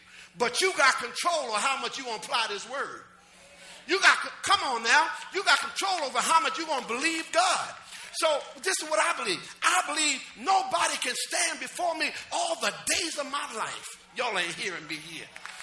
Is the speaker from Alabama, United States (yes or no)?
no; New Jersey, United States; Okay, but I mean, like Newark is 10 minutes away from my hometown.